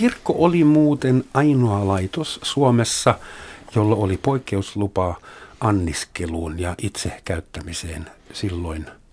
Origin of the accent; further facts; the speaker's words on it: Germany; Finnish is a second language; Meillä Saksassa on vielä HH, Hansestadt Hamburg ja HR, Hansestadt Rostock.